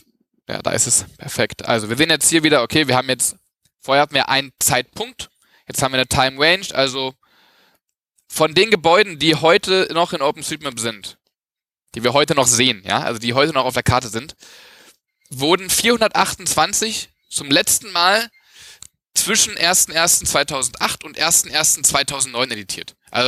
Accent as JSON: {"language": "German", "region": "Berlin", "country": "Germany", "said": "für Stadtteil Lichtenberg, wo ich herkomme eigentlich, sind wir gar nicht mehr im grünen Bereich."}